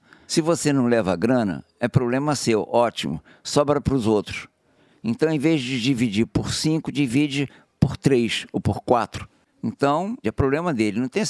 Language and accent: Portuguese; Rio de Janeiro, Brazil; Eu fui criado na Zona Sul